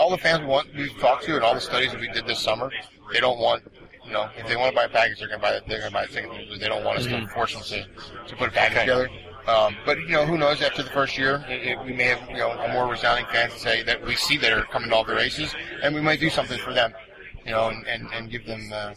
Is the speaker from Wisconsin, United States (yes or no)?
no; Pennsylvania, United States; 13. 13 years old. I grew up outside of Philly.